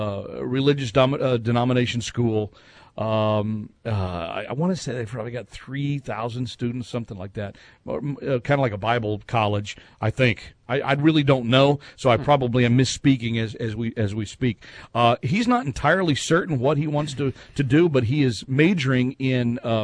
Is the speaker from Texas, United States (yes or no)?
yes; Fort Worth, Texas, United States; now in New England, United States; where I grew up in Texas, scouting was viewed a little differently because in Texas, where I grew up, we camped out religiously. I mean, because of the weather, but in fact, the troop that I was in, it was Boy Scout Troop 400 in Fort Worth, Texas.